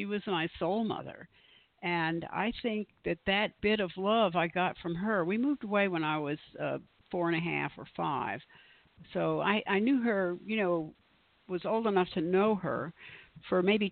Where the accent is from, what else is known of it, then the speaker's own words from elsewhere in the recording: Cleveland, Ohio, United States; also born or lived in Flushing, New York; So I was born in New York City, at Flushing. It's a part, it's on the, in Queens. Queens, not in the downtown New York, but, and we moved from there to Cleveland.